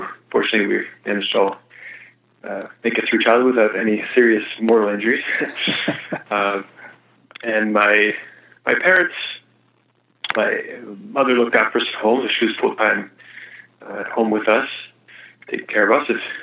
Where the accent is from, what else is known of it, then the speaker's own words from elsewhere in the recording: Nova Scotia, Canada; also born or lived in Nashua, United States; Yes, I was born in Nashua, New Hampshire, and just lived there only for about a year. My father was beginning his medical career and started there in Nashua, and then moved up to Nova Scotia, Canada